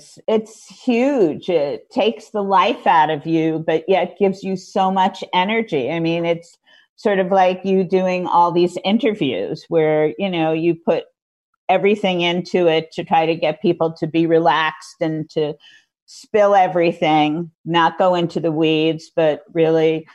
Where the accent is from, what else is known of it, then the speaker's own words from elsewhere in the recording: Scarsdale, New York, United States; I grew up in Scarsdale, New York.